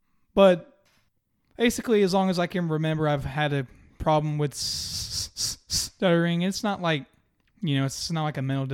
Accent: Monroe, North Carolina, United States; also born or lived in Charlotte; I was born in Charlotte, but I was actually raised here in this area of Union County in the Monroe, Wingate kind of area.

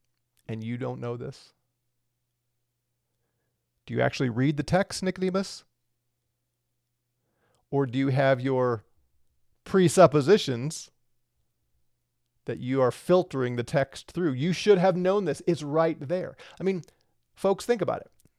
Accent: St. Louis, Missouri, United States; we get huge windstorms like we never had when I was growing up in St. Louis.

